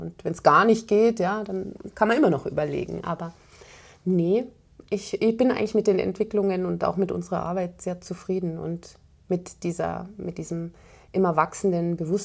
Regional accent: Germany; moved away as an adult; now in Austria; Ich darf nicht sagen für uns Österreicher, weil ich bin eine Deutsche, man hört es, aber ich bin schon 13 Jahre hier.

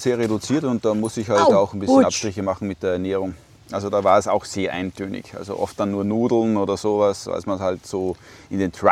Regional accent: Austria; bei uns in Österreich nennen wir das Rauchkuchel

